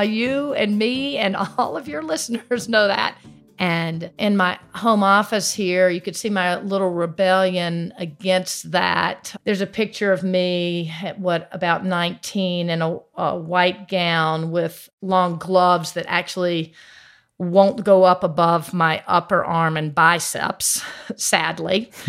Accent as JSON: {"language": "English", "town": "Greenville", "country": "United States", "tie": "born or raised there", "said": "You know, I really loved growing up in Greenville. It was, at the time, a great place for me. It's a small place. I could ride my bike everywhere."}